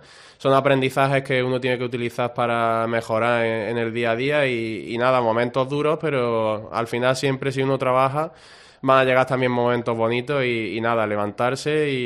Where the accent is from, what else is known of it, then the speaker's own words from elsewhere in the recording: Málaga, Andalusia, Spain; also born or lived in Córdoba; yo prácticamente me siento casi más malagueño que cordobés porque me he criado aquí desde pequeñito, sí, y sí. Nada, esta es mi casa.